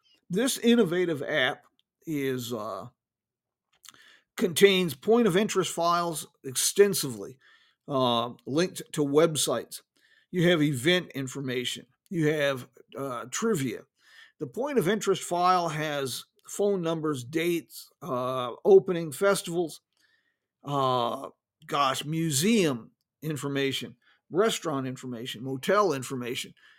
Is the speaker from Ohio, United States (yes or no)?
no; Arizona, United States; also born or lived in Virginia; I was a little young to remember it, but we came out from Virginia to Arizona, and a lot of that trip was on Route 66. The summer of 1966, we moved to Arizona, and I learned to ride a bicycle on an old alignment.